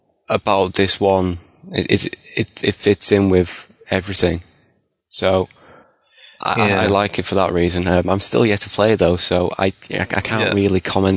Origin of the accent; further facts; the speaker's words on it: Yorkshire and the Humber, United Kingdom; As a Yorkshireman myself, I've been looking very excitedly towards this one.